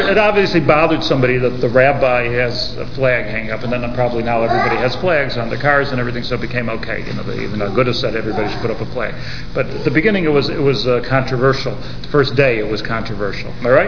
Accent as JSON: {"language": "English", "country": "United States", "said": "because of this cultural difference, I being the American in this case"}